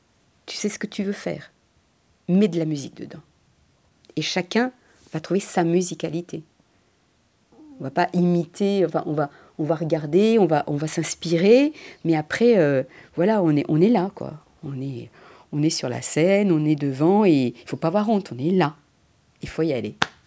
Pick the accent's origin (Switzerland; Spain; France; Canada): Spain; Fuente de Piedra, Andalusia; je suis bilingue, enfin je suis espagnole, d'origine andalou, j'ai expliqué, d'un petit village qui s'appelle Fuente Piedra, qui est entre Séville et Malaga